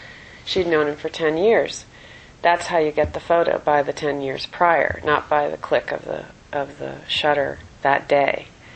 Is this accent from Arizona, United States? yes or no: no; San Francisco, California, United States; I grew up in San Francisco in the 70s and the 60s